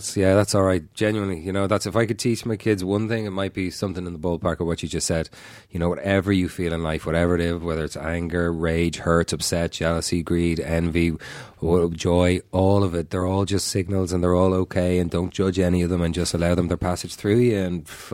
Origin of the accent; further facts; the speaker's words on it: Ireland; accent: Irish; I'll instantly go back to sounding more Irish. And if I go home a couple of days at home and my accent thickens right up.